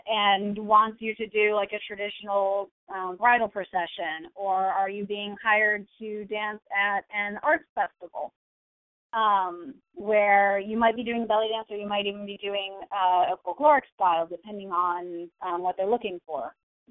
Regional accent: New York, United States; accent: Central New York; I sound like I'm from Central New York because I am. But every once in a while, I will also say something that makes me sound Canadian because I spent a lot of time there.

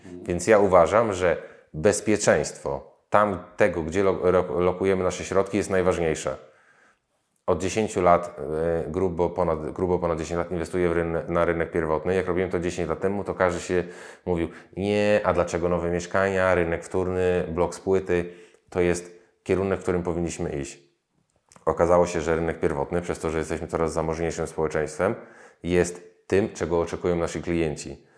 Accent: Poznan, Greater Poland Voivodeship, Poland; ja jestem akurat z Poznania, na Ratajach

